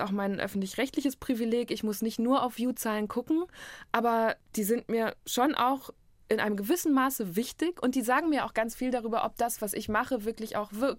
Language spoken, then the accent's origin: German; North Rhine-Westphalia, Germany; now in Berlin, Germany; die wohnen im Münsterland, wo ich aufgewachsen bin. Ich bin inzwischen in Berlin